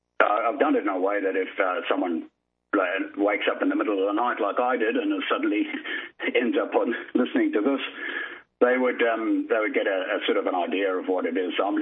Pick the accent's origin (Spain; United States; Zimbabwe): Zimbabwe; accent: Zimbabwean; now in Australia; It's Zimbabwean. I'm from Zimbabwe, which is close to South Africa.